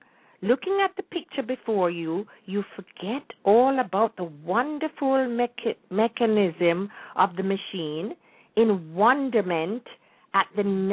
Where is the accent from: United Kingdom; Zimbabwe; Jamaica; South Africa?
Jamaica; now in United States; what life was like when I was growing up in Jamaica, the years I had there. I've spent more time here in the United States than I did there.